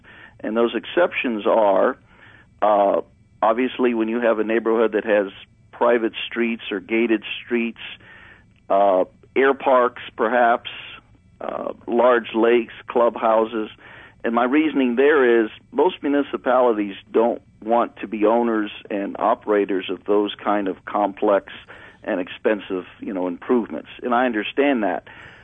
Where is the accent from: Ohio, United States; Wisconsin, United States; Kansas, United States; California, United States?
Ohio, United States; The neighborhood that I grew up in back in Ohio back in the early 60s